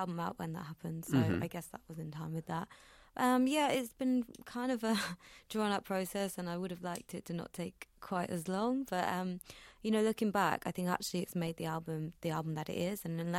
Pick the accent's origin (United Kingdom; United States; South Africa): United Kingdom; England; is about when I was a teenager and constantly trying to escape my hometown in the north of England and spent a lot of night driving to gigs on these deserted dark motorways.